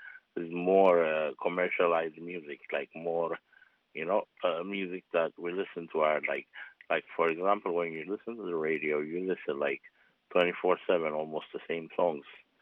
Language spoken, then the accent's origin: English; Ethiopia; I'm from the Ethiopian community.